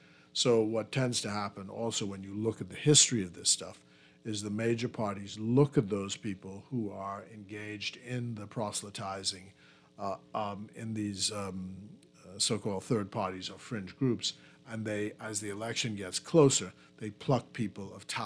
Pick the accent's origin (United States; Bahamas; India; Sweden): Bahamas; Nassau, New Providence; I grew up in Centerville and Collins Avenue.